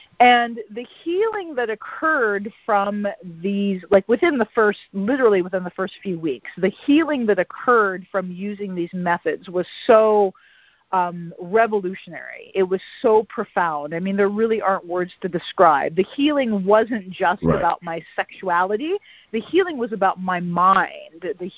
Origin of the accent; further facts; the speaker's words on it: Washington, District of Columbia, United States; born there; also born or lived in Detroit; So my family is from Detroit. I was born in Washington D.C., but my mom and my dad were both from Detroit. And so when I was a teenager, and in college, I was living in Detroit